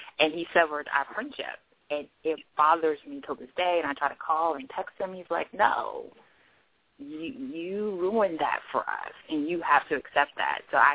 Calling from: Silver Spring, Maryland, United States; I'm calling from Silver Spring, Maryland.

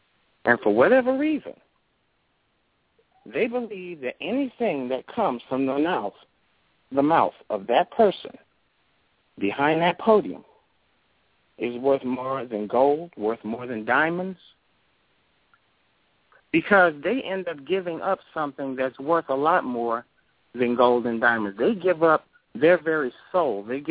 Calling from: Louisiana, United States; I'm calling from Louisiana.

